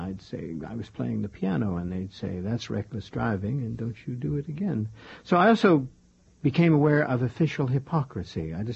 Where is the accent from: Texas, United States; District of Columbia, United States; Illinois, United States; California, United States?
California, United States; Sacramento; also born or lived in Pittsburgh, Pennsylvania; Pittsburgh, Pennsylvania, until I was about 15, and then Sacramento, California.